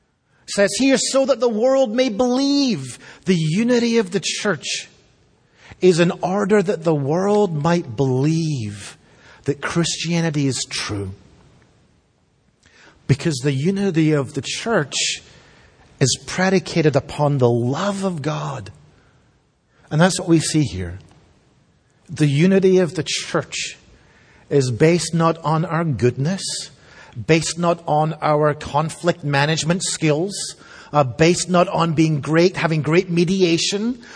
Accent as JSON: {"language": "English", "region": "Scotland", "country": "United Kingdom", "tie": "born or raised there", "said": "I grew up in the United Kingdom. The United Kingdom is the nation that represents four separate nations, Scotland, England, Northern Ireland, and Wales"}